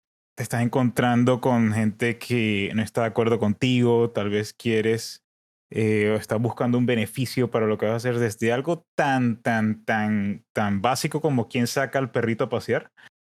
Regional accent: Colombia; Soy de Colombia, me gusta ir a la playa, me gustan los perros, pero tengo un gato.

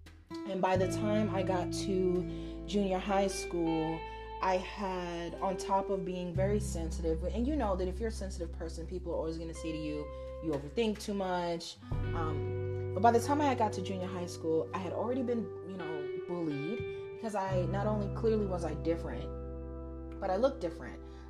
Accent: Harlem, New York, United States; And growing up in Harlem, at that time in the late 80s and early 90s, you know, it was like the crack epidemic.

